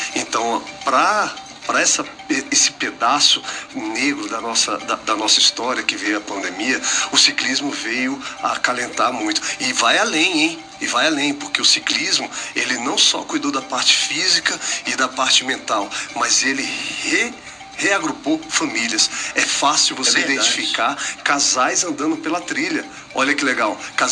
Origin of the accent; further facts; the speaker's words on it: Sobradinho, Federal District, Brazil; porque eu também sou da área norte, eu sou de Sobradinho, as melhores trilhas estão na área norte